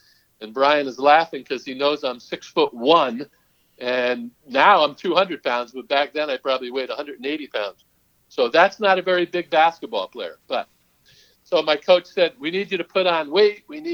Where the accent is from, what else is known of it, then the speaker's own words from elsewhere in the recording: New Jersey, United States; So I grew up in New Jersey, middle class family, middle class everything.